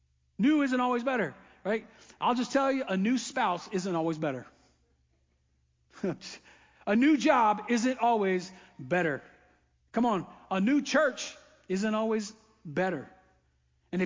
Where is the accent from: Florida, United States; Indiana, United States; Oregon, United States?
Florida, United States; I grew up in Florida, most of you know that, my whole life.